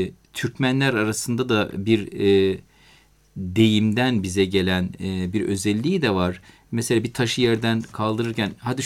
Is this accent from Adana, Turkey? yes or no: no; Taşova, Amasya, Turkey; ben de Amasya'nın Taşova kazasının Herizdağ köyünde doğdum.